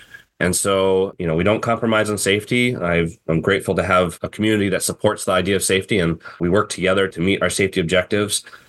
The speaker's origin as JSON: {"language": "English", "town": "Fairbanks", "region": "Alaska", "country": "United States", "tie": "born or raised there", "said": "I was thankful to find an opening here in Fairbanks, my hometown, and the rest is history."}